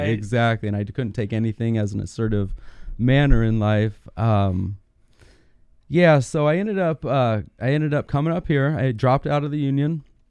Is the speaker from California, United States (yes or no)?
yes; California, United States; I grew up in the San Bernardino Mountains of Southern California. Beautiful place.